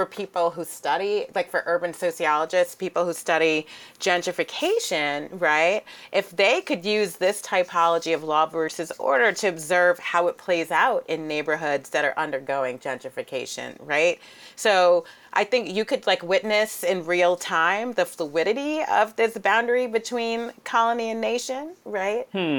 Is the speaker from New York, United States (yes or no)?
yes; New York, United States; So, you know, growing up in New York, right, you know, that was Giuliani, right?